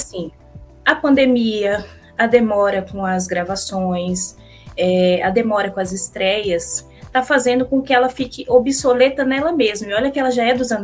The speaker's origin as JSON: {"language": "Portuguese", "region": "Acre", "country": "Brazil", "said": "temos o Acre, minha terra"}